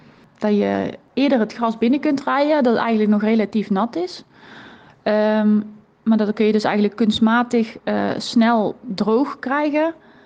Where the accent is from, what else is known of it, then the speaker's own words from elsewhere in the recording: Wollerau, Schwyz, Switzerland; now in Netherlands; ik kom uit Wollerau. Dat ligt in Zwitserland.